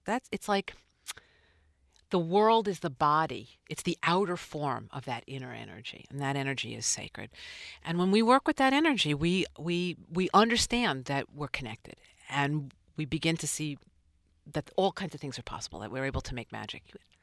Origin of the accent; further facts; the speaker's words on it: New York, United States; I'm a New Yorker, you know. I was, you know, in New York when September 11th happened.